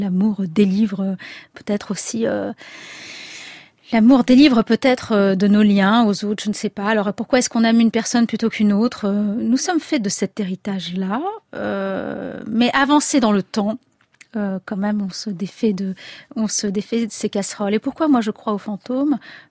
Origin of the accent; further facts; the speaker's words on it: Algeria; Je viens d'Algérie.